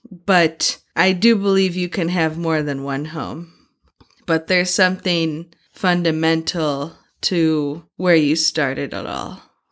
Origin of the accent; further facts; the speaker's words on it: Cleveland, Ohio, United States; also born or lived in Boston; now in Shanghai, China; even though I have lived in Shanghai for 7 years, and previously Boston, and before that I grew up in Cleveland